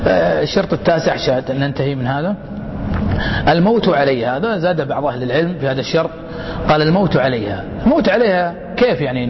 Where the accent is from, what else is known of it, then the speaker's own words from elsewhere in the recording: Riyadh, Riyadh Province, Saudi Arabia; من أضخم المكتبات عندنا بالرياض